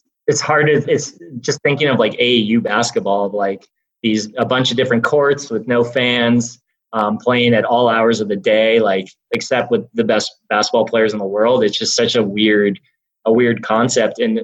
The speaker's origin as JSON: {"language": "English", "town": "Milwaukee", "region": "Wisconsin", "country": "United States", "tie": "born or raised there", "said": "I grew up in Wisconsin. In 2003, I was a senior in high school in Milwaukee at Marquette University High School."}